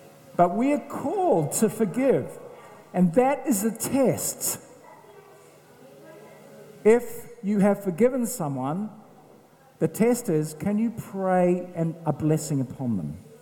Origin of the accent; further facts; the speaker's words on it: Makuri, Wellington, New Zealand; I was brought up in the Wairarapa, and I was brought up in a little small village called Makuri, which means Dog Creek.